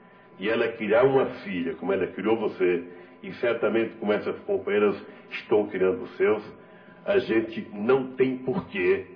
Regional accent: Pernambuco, Brazil; moved away; quando eu vim de Pernambuco, meu pai tinha duas mulheres.

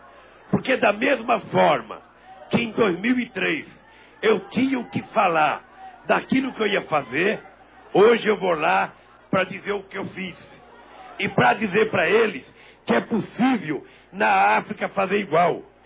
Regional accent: Pernambuco, Brazil; born there; nós nascemos em Pernambuco. Não é por acaso que nós somos da terra de Frei Caneca.

